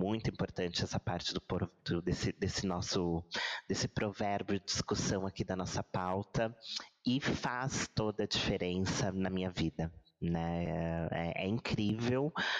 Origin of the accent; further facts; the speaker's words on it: Brazil; porque nós somos um país aqui de terceiro mundo, um país sul-americano que quer se reconhecer como europeu, né?